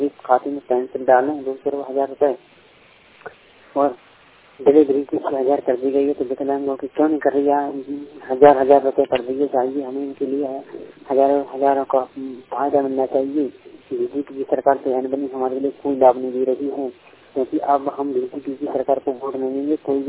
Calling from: Devri, Madhya Pradesh, India; ग्राम देवरी देवी कन्यादान जिला शिवरी से बोल रहा हूँ, मध्य प्रदेश से।

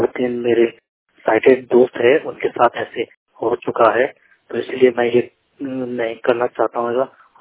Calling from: Uttarakhand, India; मैं राज्य उत्तराखंड जिला चमोली से बात कर रहा हूँ

